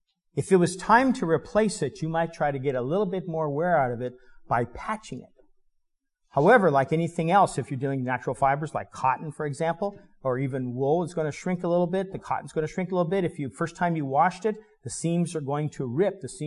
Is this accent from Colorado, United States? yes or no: yes; Denver, Colorado, United States; now in Seattle, United States; I was from Denver, Barbara's from Alaska, and we got married here in Seattle